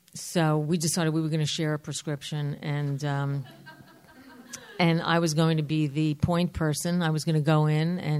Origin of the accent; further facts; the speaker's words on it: New York, United States; I am from New York. I come from a middle-class Jewish family, very high expectations